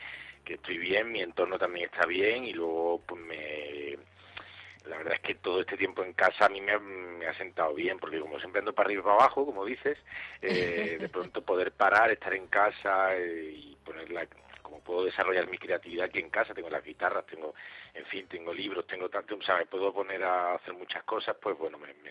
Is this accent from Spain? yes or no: yes; Málaga, Andalusia, Spain; he grabado en Málaga, cosa que en mi tierra